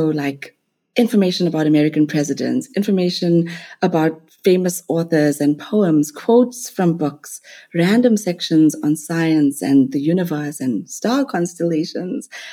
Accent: Durban, KwaZulu-Natal, South Africa; I'm South African of Indian descent. I live in Durban, which is a coastal city on South Africa's east coast.

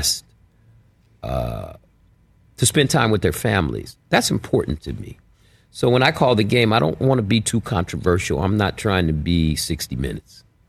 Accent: Detroit, Michigan, United States; In Detroit. Yes. My father, some of the greatest memories I had as a young kid was playing my Little League football game for the West Side Cubs.

